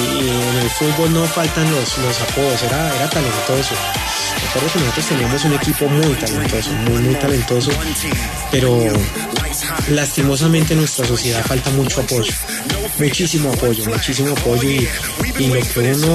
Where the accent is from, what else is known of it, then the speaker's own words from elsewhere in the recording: Valle del Cauca, Colombia; yo soy del Valle del Cauca.